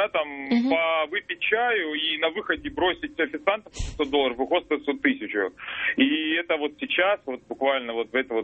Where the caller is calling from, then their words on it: Moscow, Russia; я из Москвы звоню, мне 27 лет.